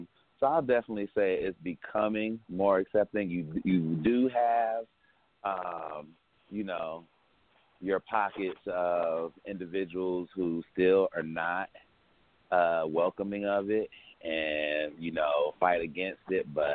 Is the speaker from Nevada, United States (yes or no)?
no; Brooklyn, New York, United States; originally I'm from Brooklyn, New York. So I grew up in a neighborhood